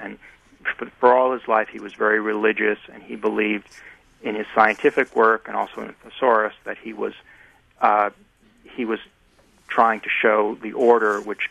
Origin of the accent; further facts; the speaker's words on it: Massachusetts, United States; from my home state of Massachusetts.